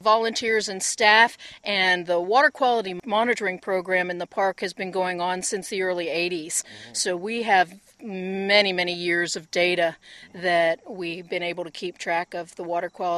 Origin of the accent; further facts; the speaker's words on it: Ohio, United States; now in Arkansas, United States; I grew up in Northeast Ohio.